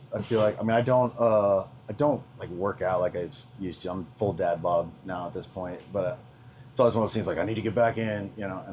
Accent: Texas, United States; also born or lived in Utah / Arizona; we moved when I was like 6 months old, but like moved to Arizona, dad went to Arizona State. Like, we moved around. I had five different elementary schools in five different states. Like, we bounced around, and then, I ended up in Texas in third grade

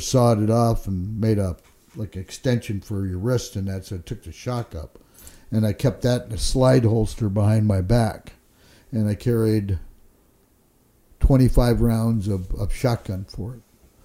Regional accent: Minnesota, United States; Keith Larson, who's from my home state of Minnesota.

